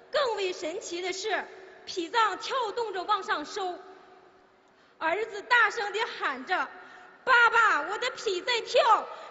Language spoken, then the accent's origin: Chinese; Shandong, China; 我是山东的一名同修，在我信佛供佛的这些年